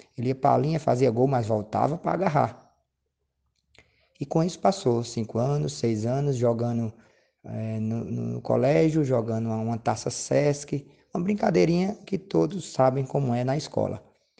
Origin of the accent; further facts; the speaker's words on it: Campina Grande, Paraíba, Brazil; Somos daqui de Campina Grande.